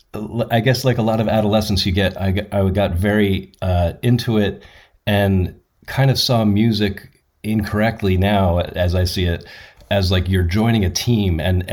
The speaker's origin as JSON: {"language": "English", "region": "New Jersey", "country": "United States", "tie": "born or raised there", "said": "there was a record store that I went to in my hometown in New Jersey, and that kind of formed my taste."}